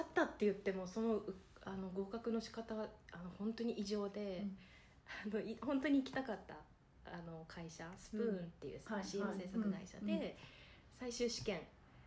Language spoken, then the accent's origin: Japanese; Miyazaki, Japan; 宮崎出身なんですけど、うん、はい、宮崎のど田舎で育ってて